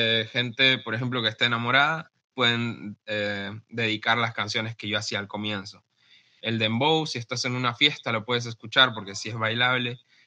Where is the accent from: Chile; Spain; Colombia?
Chile; now in United States; Yo vengo de Chile, estoy viviendo en Estados Unidos ahora